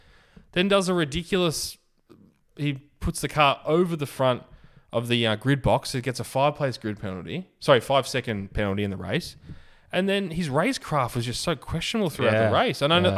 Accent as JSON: {"language": "English", "country": "Australia", "said": "Being an Aussie, this is the closest we're going to be to have a world championship for a very long time."}